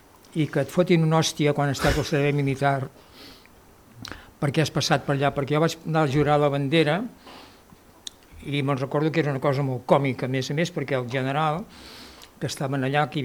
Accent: Catalonia, Spain; Jo sóc català i em sento molt català

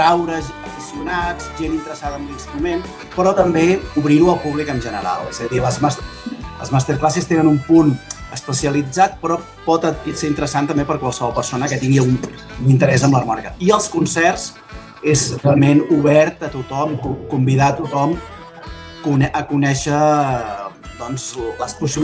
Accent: Catalonia, Spain; som en … i jo mateix, que venim d'aquí, som catalans

